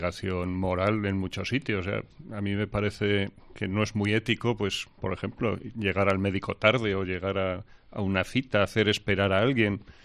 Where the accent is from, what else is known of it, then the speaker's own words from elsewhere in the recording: Pamplona, Navarre, Spain; born there; yo nací en Pamplona. Pues ya hace bastantes años, tantos como 58.